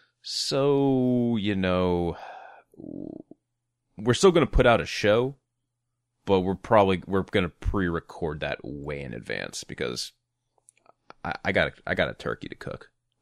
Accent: the South, United States; because I'm from the South.

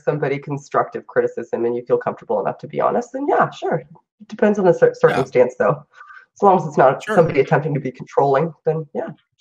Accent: Halifax, Nova Scotia, Canada; every year I participate in the MS walk here in my hometown of Halifax, Nova Scotia.

